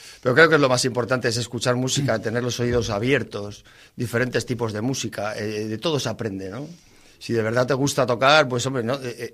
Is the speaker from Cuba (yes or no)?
yes; Cuba; Bueno, yo recién vine de Cuba